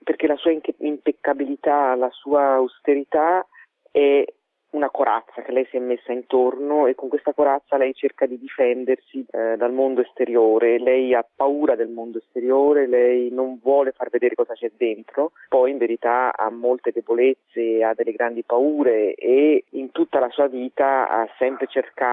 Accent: Florence, Tuscany, Italy; io sono fiorentina, sono nata a Firenze

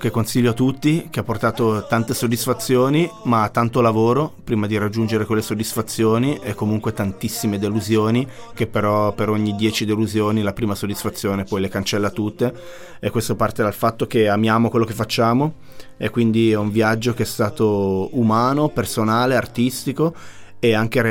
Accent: Ticino, Switzerland; Ci sono tantissimi ticinesi nella mia situazione.

